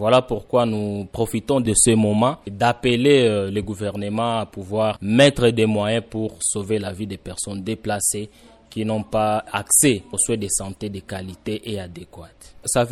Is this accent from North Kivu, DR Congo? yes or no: yes; Goma, North Kivu, DR Congo; tous les camps qui sont déjà ici chez nous à Goma